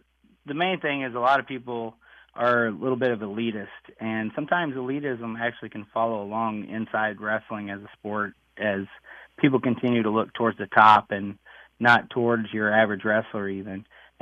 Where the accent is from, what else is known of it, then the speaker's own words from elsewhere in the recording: Pleasant Valley, United States; I'm from Pleasant Valley, and we had a young lady by the name of Michaela who came through